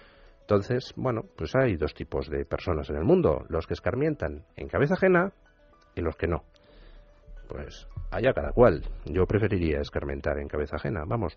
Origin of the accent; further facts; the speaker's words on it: Spain; Yo, como español, tengo derecho a la asistencia sanitaria